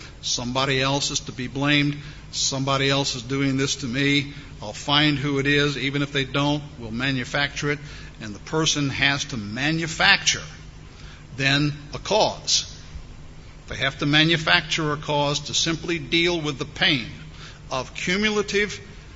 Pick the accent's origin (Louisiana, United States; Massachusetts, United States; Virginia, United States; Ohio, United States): Louisiana, United States; This is back where I grew up in Louisiana.